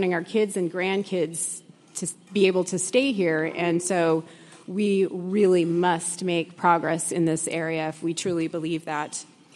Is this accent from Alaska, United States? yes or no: yes; Alaska, United States; I grew up in the Valley and have lived here in Anchorage for over 26 years.